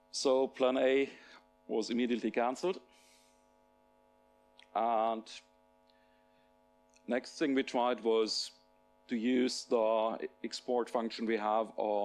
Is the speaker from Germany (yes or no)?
yes; Bielefeld, North Rhine-Westphalia, Germany; I'm from Bielefeld in Germany. Yes, the city does exist.